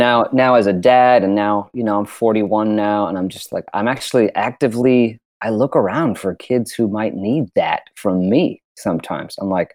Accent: Derry, New Hampshire, United States; A mentor came out of the woodwork in my hometown in Derry, New Hampshire.

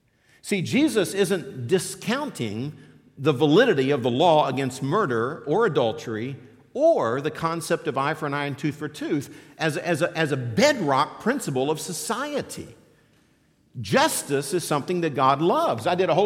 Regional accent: West Virginia, United States; I grew up in West Virginia. We've got a famous one of these. It's called the Hatfields and McCoys.

